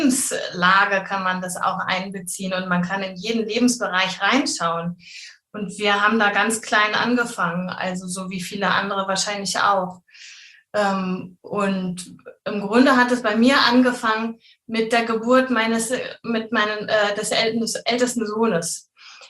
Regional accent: Hamburg area, Germany; ich komme aus der Nähe von Hamburg und ich bin Mama von zwei kleinen Jungs, die sind 5 und fast 8.

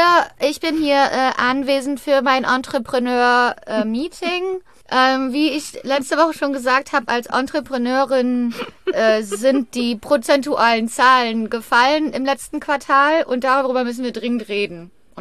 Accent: Cologne, North Rhine-Westphalia, Germany; Ich komme aus Köln, da sagt man du.

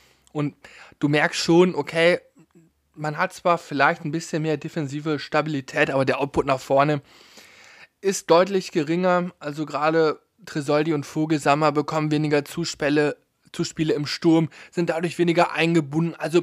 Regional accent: North Rhine-Westphalia, Germany; ich komme ja aus der Nähe von Münster

